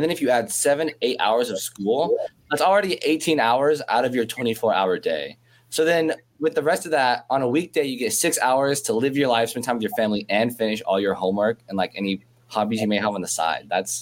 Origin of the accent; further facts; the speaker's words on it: Texas, United States; from Texas